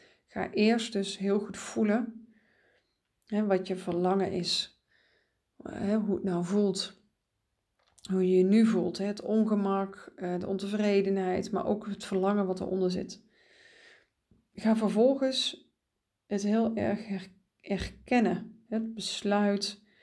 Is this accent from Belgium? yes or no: yes; Belgium; Want ik ben Belg, ik ben Bourgondier, ik hou van lekker eten en drinken.